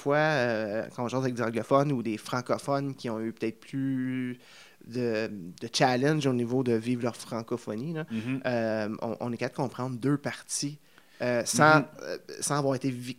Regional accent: Alfred, Ontario, Canada; Ah, moi, j'ai grandi à Lefebvre, Alfred

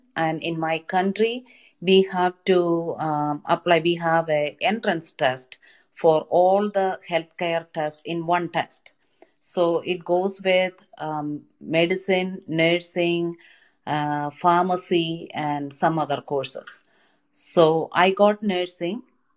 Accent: India; English is a second language; moved away; I'm an immigrant from India. So all my education was in India. So my education up to 10th grade was in my language.

